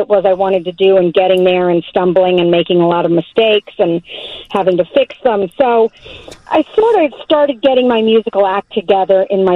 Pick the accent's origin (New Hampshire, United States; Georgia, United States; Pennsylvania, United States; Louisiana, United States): Pennsylvania, United States; Reading; I grew up in Reading, Pennsylvania.